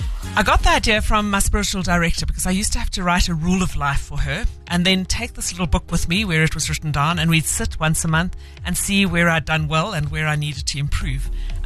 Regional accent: Eastern Cape, South Africa; I grew up on the Swartkops River.

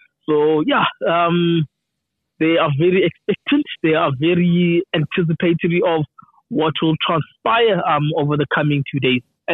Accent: South Africa; so I'm short of saying that we as South African journalists are taking sides in a short bulletin.

